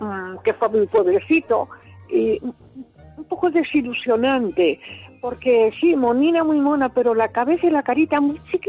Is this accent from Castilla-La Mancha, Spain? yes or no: no; El Pardo, Community of Madrid, Spain; Mi pueblo, yo soy pardeña, el Pardo.